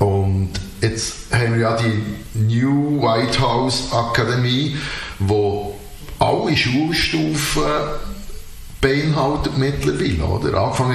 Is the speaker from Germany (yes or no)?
no; Switzerland; Ich bin auch an Aare aufgewachsen.